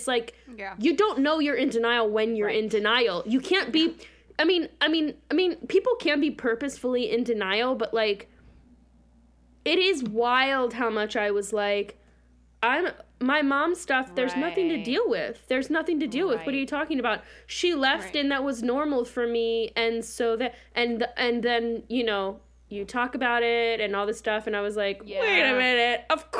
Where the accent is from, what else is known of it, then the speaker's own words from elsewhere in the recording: Baltimore, Maryland, United States; born there; So I was born in Baltimore, just outside of Baltimore City, and I'm a twin.